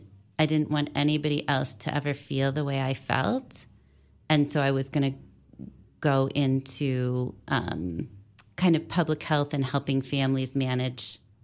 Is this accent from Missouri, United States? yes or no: yes; St. Louis, Missouri, United States; So I grew up in St. Louis, Missouri, then went to college at Duke University in North Carolina